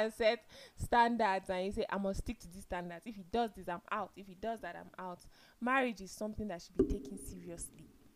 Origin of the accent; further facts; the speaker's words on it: Nigeria; Me, I'm a Nigerian.